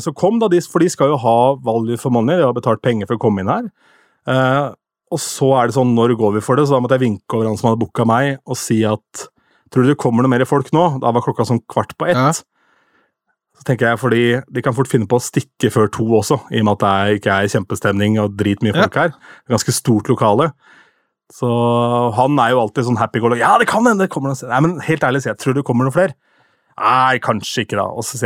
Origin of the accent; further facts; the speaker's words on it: Askim, Østfold, Norway; så på fredag så var jeg da hjemme i Askim og spilte